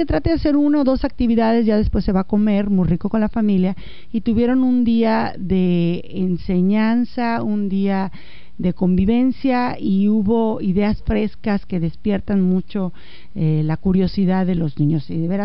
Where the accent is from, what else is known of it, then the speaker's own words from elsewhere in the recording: Guadalajara, Jalisco, Mexico; born there; moved away as an adult; yo tengo 20 años que me salí de Guadalajara, que es la ciudad que me vio nacer y en donde permanece toda mi familia prácticamente